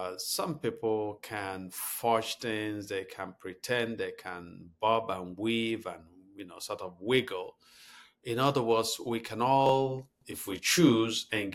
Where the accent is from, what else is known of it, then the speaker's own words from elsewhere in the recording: Nigeria; For me, as a Nigerian, when you have a country governed by a president